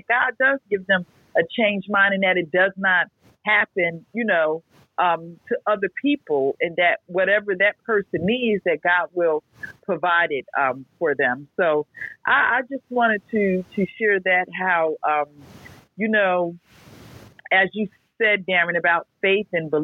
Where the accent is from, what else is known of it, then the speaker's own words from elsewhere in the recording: New Jersey, United States; I'm from New Jersey, but I'm bringing you greetings from Miami, Florida.